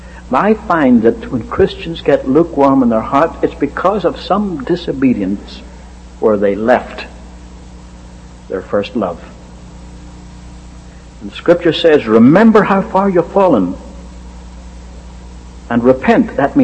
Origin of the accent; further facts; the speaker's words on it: Ireland; I was born and raised in Ireland, where the national drink is hot tea.